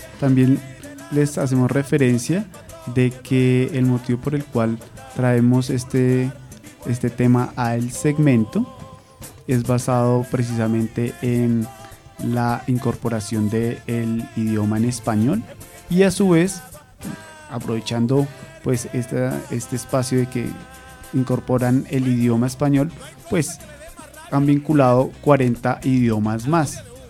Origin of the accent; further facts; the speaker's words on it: Colombia; nosotros como colombianos manejamos una tonalidad, un acento, también hay una variación respecto a la pronunciación.